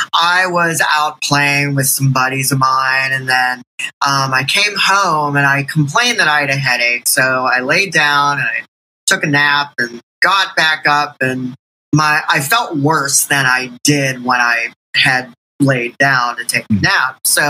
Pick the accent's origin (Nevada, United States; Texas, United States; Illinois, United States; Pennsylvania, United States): Pennsylvania, United States; Pittsburgh; So I grew up in Pittsburgh, and I am a personal trainer.